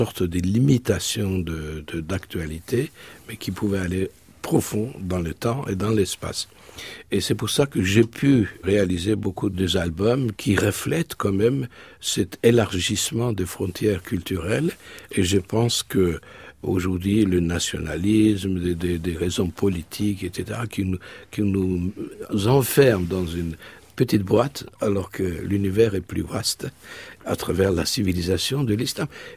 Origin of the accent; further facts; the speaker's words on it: Turkey; French is a second language; moved away; Quand j'ai quitté la Turquie dans les années 70... C'était un égir pour moi.